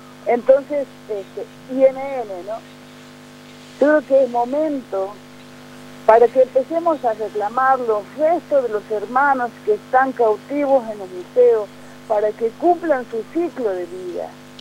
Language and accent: Spanish; Embarcación, Salta, Argentina; Yo vivo en Embarcación. Yo soy de Embarcación, es decir, soy de Embarcación porque la verdad que como Wichí nosotros tenemos un territorio bastante amplio, ¿no? Paraguay, Bolivia, Argentina, Chaco, Formosa, Salta